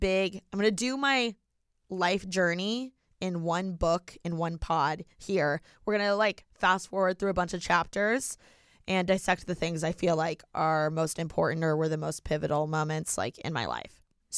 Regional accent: Indiana, United States; now in Los Angeles, United States; I was born and raised in Indiana and I am so grateful for the way I was raised.

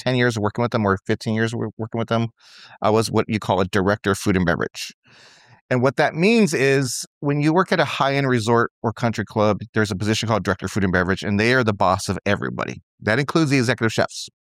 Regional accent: Tucson, Arizona, United States; I grew up in Tucson, Arizona. Didn't have a really good childhood

